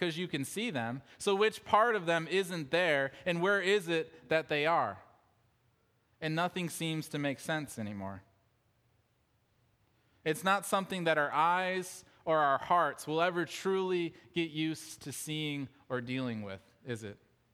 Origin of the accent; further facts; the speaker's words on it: Detroit, Michigan, United States; I drove 9 hours to where I grew up in Detroit, and I held my mother's hand